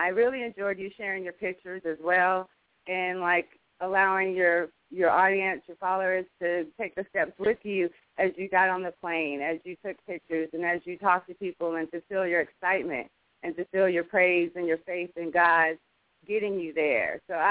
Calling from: North Carolina, United States; I am calling from North Carolina originally, is where I'm based out of.

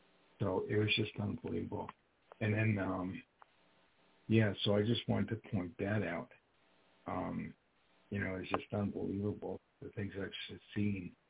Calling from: New York, United States; also born or lived in Los Angeles; And I'm calling from New York.

